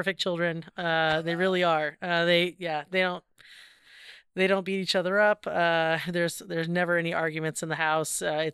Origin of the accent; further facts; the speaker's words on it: Vashon Island, Washington, United States; also born or lived in Port Townsend; So I was born on Vashon Island, which is between Seattle and Tacoma in the Puget Sound, and lived there until my high school years, and then we moved to Port Townsend.